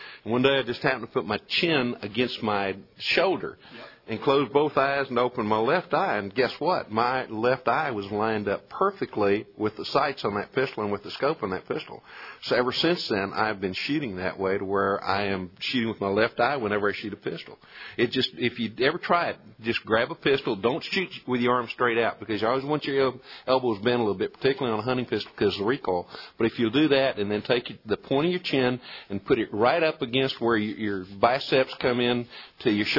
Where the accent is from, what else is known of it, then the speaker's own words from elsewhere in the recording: Texas, United States; When I was a youngster growing up in Colorado County